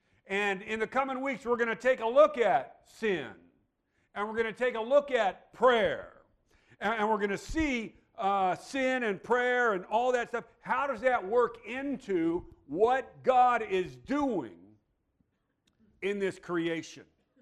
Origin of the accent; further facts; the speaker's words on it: California, United States; We grew up in Imperial Valley.